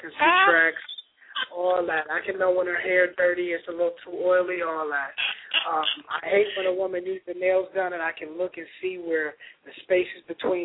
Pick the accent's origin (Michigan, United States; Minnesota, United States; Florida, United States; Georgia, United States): Minnesota, United States; Minneapolis; And, you know, I'm from Minneapolis, and I came to an event where she was releasing